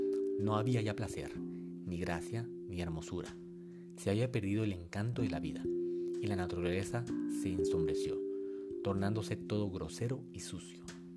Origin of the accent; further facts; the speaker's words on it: Guatemala; now in Barcelona, Spain; soy pediatra guatemalteco. Desde hace un poco más de 2 años me encuentro en Barcelona estudiando una maestría en endocrinología pediátrica.